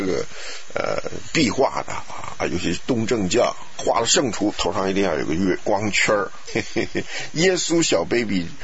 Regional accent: Taiwan; 我们台湾人取名字要取这种，现在没有了，我小的时候很多人叫树根，

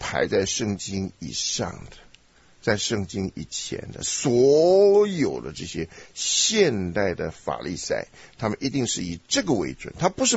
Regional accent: Taiwan; 像我们小时候在台湾

